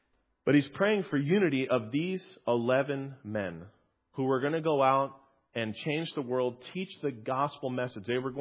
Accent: Tampa, Florida, United States; You know, I'm from Tampa, where the streets are wide enough for buses, you know, where there's organization and things are spread out.

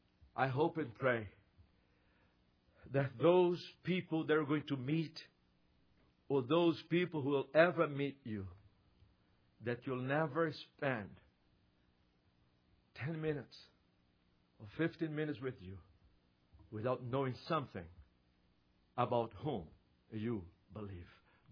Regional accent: Brazil; I grew up in Brazil, working in the Amazon jungle with my wife.

